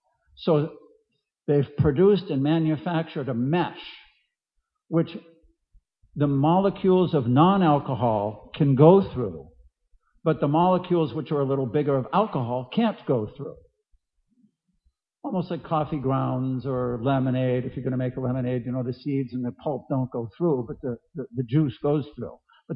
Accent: Massachusetts, United States; And I grew up on Cape Cod, which is in Massachusetts, and off the coast of Cape Cod, there's two islands, Nantucket and Martha's Vineyard

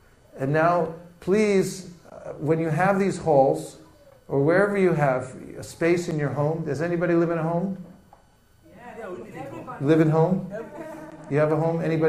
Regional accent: California, United States; Let me say, I just want to check though and do a survey, because I come from California and things may be different out here.

